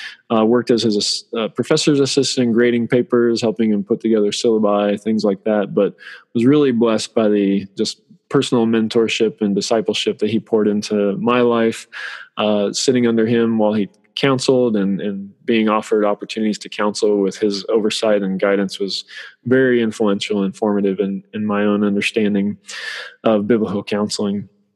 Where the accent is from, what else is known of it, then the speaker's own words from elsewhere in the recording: Arizona, United States; I grew up in Arizona, went to, with a Christian family.